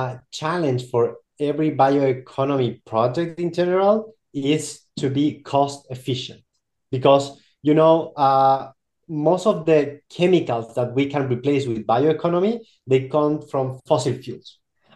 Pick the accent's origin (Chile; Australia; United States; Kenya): Chile; Because as I mentioned, I'm from Chile. In Chile and in general in Latin America, our countries are based in natural resources, right?